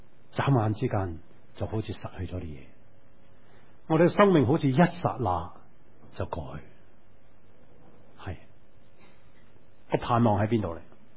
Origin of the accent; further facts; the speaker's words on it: Hong Kong; 最好我们香港人就很容易明白希律是什么人。